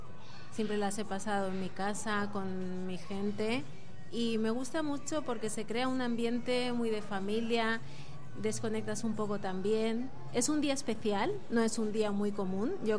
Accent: Spain; born there; mi país de origen es Guinea Ecuatorial, y bueno, yo nací en España

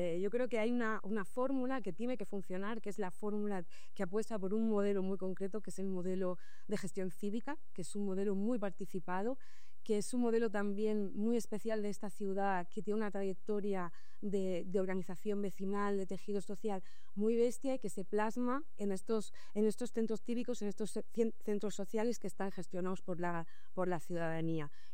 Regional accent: Murcia, Region of Murcia, Spain; moved away; soy una persona de Murcia, de clase de obrera, bisexual, ¿no? Migrada, charnera

